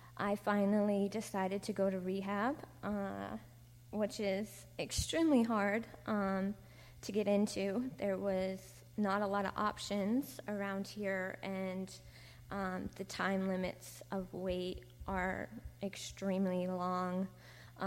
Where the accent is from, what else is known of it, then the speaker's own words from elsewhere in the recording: Bridport, Vermont, United States; I grew up in Bridport, which is in Addison County. I have three children. I had a really great childhood.